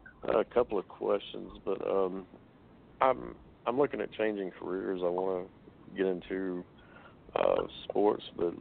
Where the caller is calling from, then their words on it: Memphis, Tennessee, United States; Memphis, Tennessee.